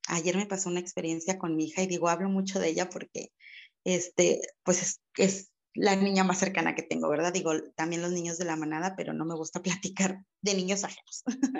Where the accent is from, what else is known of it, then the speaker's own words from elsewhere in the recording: Mexico; Como sociedad mexicana nos falta mucho, mucho